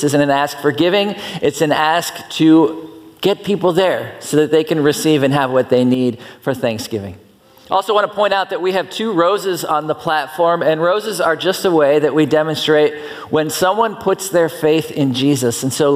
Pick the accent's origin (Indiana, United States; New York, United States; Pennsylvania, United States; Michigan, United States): Pennsylvania, United States; I grew up in Pennsylvania. I drove a lot on ice and snow